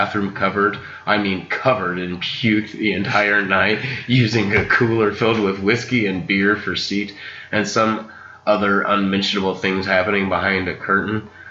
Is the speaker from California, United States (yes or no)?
yes; California, United States; had to check it out with it being BYOB, and I'm from California. That's unheard of.